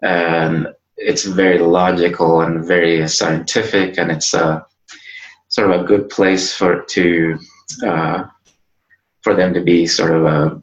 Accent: East Coast, United States; also born or lived in Chile / Uruguay; I left Chile, then I lived in Uruguay for a while, and then still as a kid, I came to the U.S., to the East Coast, and that's where I grew up.

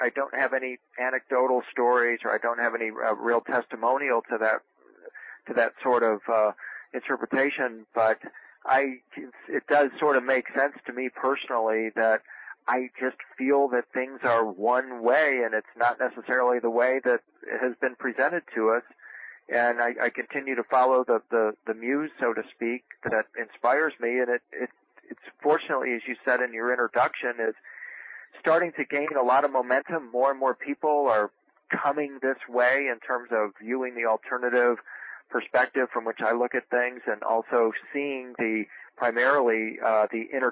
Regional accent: Detroit, Michigan, United States; moved away as an adult; now in Nashville, United States; I grew up in Detroit, Michigan. I had moved to Nashville after I graduated from high school to go to college here in Nashville.

